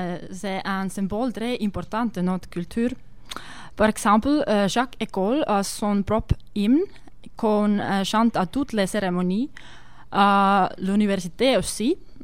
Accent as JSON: {"language": "French", "town": "Tallinn", "region": "Harju County", "country": "Estonia", "also_born_or_lived": "Sweden", "second_language": "French", "moved": "as an adult", "lives_now": "Bordeaux, France", "said": "Je viens d'Estonie, de Tallinn, la capitale. En fait, je suis née en Suède et mon père est finlandais. J'ai 24 ans"}